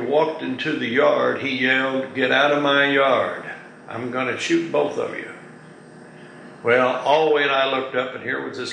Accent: Henrietta, Oklahoma, United States; born there; I was born in Henrietta, Oklahoma, January 22, 1932.

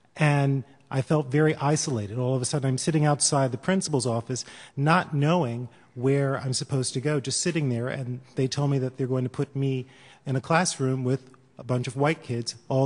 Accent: Mississippi, United States; And I think it's probably because of growing up in Mississippi and not really witnessing it firsthand

